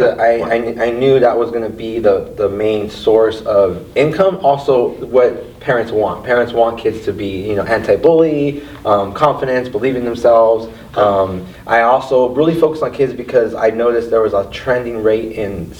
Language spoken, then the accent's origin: English; Pomona, California, United States; I grew up in Pomona, so tough neighborhood.